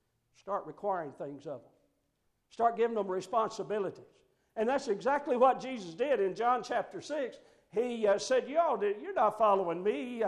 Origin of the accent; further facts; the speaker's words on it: Mount Sterling, Kentucky, United States; I'm a native of Montgomery County, so I'm a homeboy. I'm not far from here. I grew up in Mount Sterling, and know a whole lot of you from that.